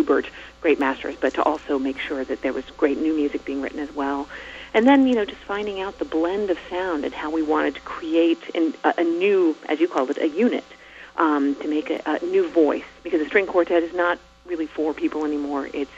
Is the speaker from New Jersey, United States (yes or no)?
no; Maryland, United States; So we have an East Coaster. I grew up in Maryland.